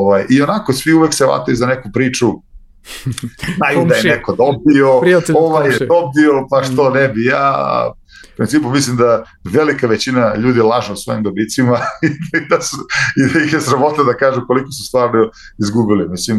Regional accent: Serbia; moved away; jer kod nas u Srbiji kad hoćeš nešto da vratiš

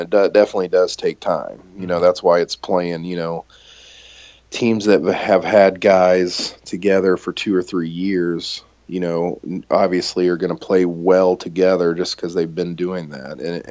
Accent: Indianapolis, Indiana, United States; I watch them all the time because I'm from Indianapolis.

